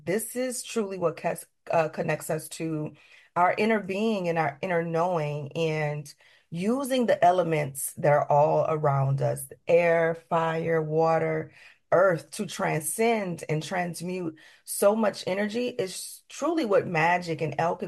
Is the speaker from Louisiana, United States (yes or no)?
yes; New Orleans, Louisiana, United States; so many different cultural experiences that I experienced growing up in New Orleans, Louisiana, which is a melting gumbo pot of magic, mysticism.